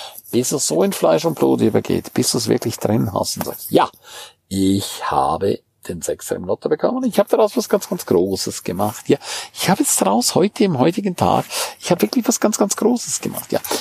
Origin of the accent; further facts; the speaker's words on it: St. Moritz, Grisons, Switzerland; Zumal, wenn es nach St. Moritz geht, in meine Heimat.